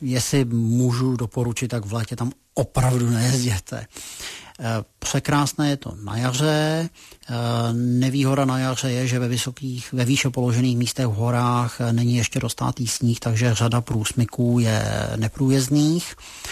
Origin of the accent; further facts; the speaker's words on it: Bohemia, Czechia; kam jsem přijel a řekl jsem, že jsem z Čech